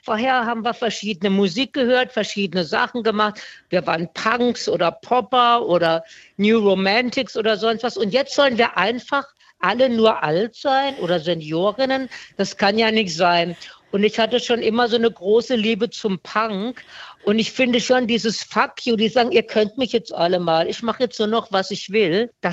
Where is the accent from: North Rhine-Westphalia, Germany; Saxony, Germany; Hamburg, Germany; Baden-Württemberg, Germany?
Baden-Württemberg, Germany; now in Berlin, Germany; Ich bin keine Norddeutsche und auch keine Mitteldeutsche. Ich bin Badnerin.